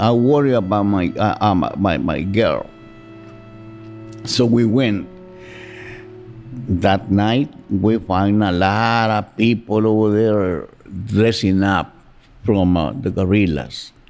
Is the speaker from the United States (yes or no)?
no; San Salvador, El Salvador; English is a second language; moved away as an adult; I'm from El Salvador, from San Salvador.